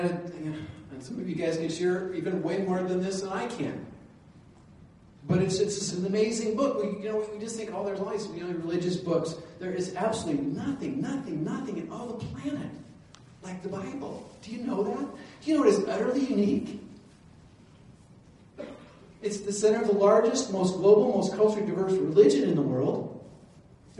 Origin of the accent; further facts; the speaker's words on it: Colorado, United States; like I vote for the Broncos because I'm from Colorado.